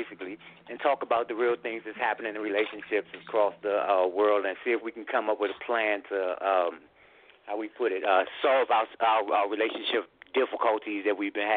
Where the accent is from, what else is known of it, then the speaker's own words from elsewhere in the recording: Washington, District of Columbia, United States; I hail from Washington, D.C.